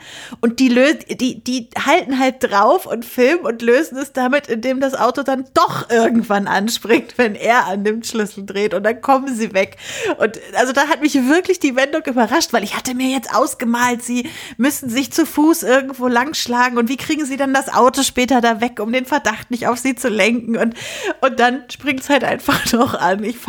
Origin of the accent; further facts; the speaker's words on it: Lüneburg, Lower Saxony, Germany; das spielt halt in Lüneburg, wo ich herkomme